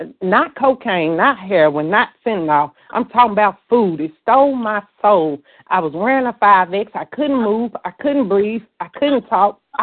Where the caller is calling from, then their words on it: Tennessee, United States; in Tennessee.